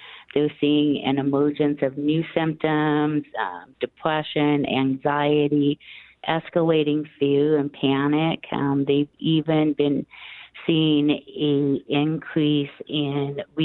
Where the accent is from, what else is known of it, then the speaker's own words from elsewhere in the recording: Roseburg, Oregon, United States; also born or lived in Southern California; Moving back to Roseburg, I am originally from the Roseburg area. I lived in Southern California for several years.